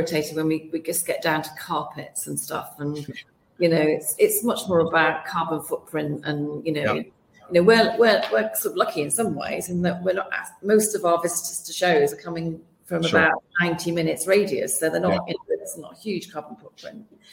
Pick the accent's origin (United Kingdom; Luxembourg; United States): United Kingdom; Wigan, North West England; moved away as an adult; When I was 18, I came from Wigan going to, I failed my A-levels. That's why I went to Bristol Poly at the time.